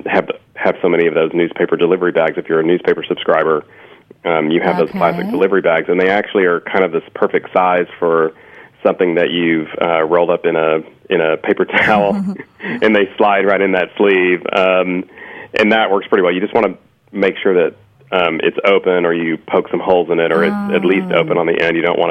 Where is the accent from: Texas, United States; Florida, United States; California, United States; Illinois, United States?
Texas, United States; I like Tex-Mex flavors and Mexican food growing up in Texas, and salsas and everything.